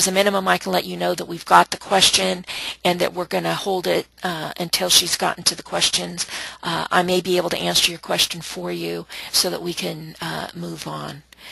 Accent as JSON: {"language": "English", "region": "Florida", "country": "United States", "said": "from Florida"}